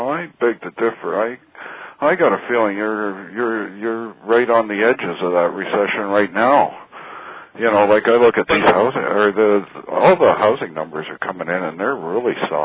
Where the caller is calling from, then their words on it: Toronto, Ontario, Canada; Toronto, Ontario, Canada.